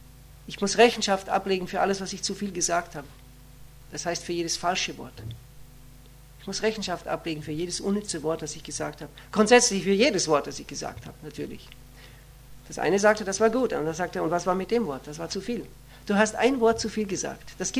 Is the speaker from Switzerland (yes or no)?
no; Austria; Bei uns in Österreich ist es der Ö3.